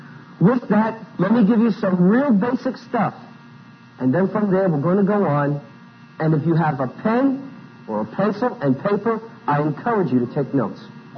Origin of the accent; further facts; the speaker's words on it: Italy; Howdy is Italian, and you can tell from my accent I'm not from Mississippi.